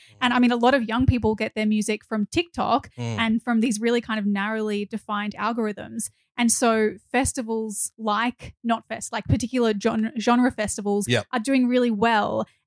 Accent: Byron Bay, New South Wales, Australia; Like, I grew up in Byron

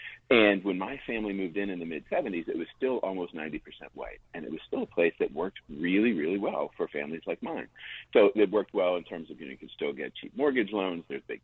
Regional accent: Penn Hills, Pennsylvania, United States; And in my hometown of Penn Hills, what that looked like is the EPA and state environmental regulators getting involved

